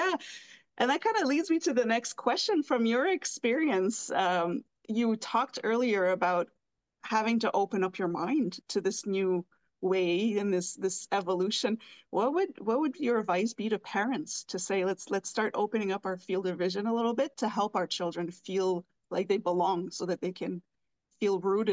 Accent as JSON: {"language": "English", "region": "Northern Canada", "country": "Canada", "said": "in my own hometown. I am from Canada, Northern Canada. The language there is still French, but unless you're from there, you won't understand it."}